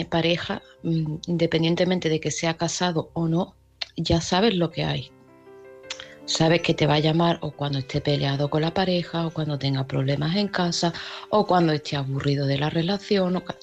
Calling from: Seville, Andalusia, Spain; de Sevilla y este mensaje es para opinar

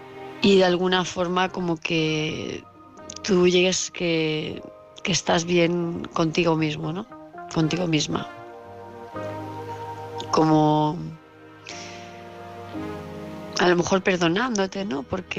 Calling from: Palma de Mallorca, Balearic Islands, Spain; de Palma de Mallorca

